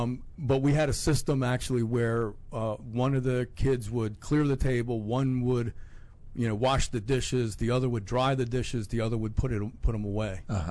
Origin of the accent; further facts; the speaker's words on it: Baltimore, Maryland, United States; So I grew up in Baltimore, mm-hmm. Maryland.